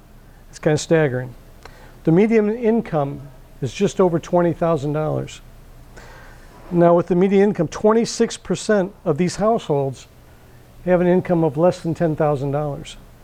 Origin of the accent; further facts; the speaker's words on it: Benton Harbor, Michigan, United States; I was born and raised in Benton Harbor. I grew up in government housing. Yeah, I grew up in the projects.